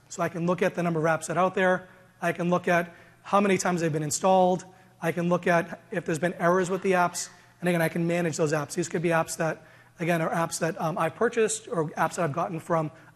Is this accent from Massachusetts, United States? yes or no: yes; Boston, Massachusetts, United States; accent: Boston; I'm from Boston, in case you can't tell by the accent